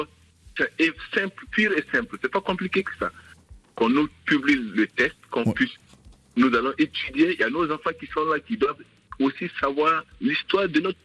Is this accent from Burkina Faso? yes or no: yes; Burkina Faso; now in France; je suis de Burkina Faso, mais je vis en France.